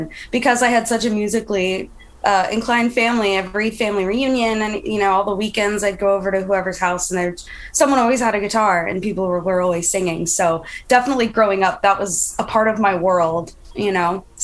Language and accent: English; Greenville, Ohio, United States; I was born in Ohio. My childhood was spent mostly in little north of Dayton, Ohio, in a little town called Greenville. It was this very quaint, just Midwestern town right on the border of Indiana.